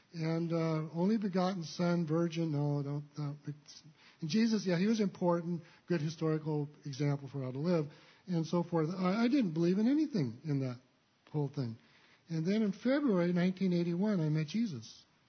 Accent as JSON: {"language": "English", "region": "California", "country": "United States", "tie": "born or raised there", "said": "So I grew up in the Bay Area, went to Berkeley and during the 1960s"}